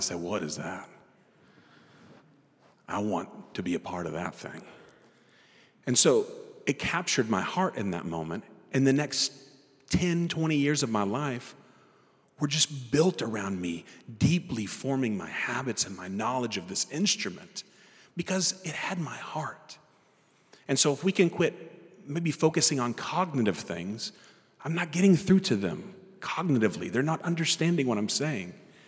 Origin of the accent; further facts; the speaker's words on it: Weatherford, Texas, United States; And so where I'm from Weatherford. I was born and raised in Weatherford.